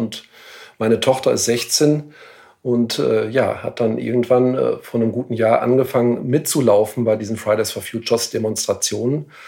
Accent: Ahaus, North Rhine-Westphalia, Germany; in meiner Heimatstadt, in meiner Geburtsstadt in Ahaus

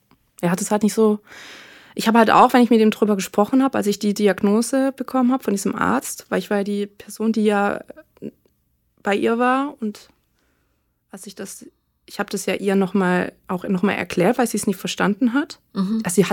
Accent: Southern Germany, Germany; now in Hamburg, Germany

